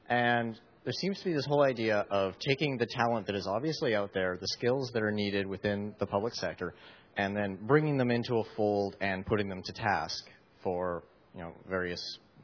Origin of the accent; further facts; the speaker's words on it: Canada; I'll start off with a caveat that I'm Canadian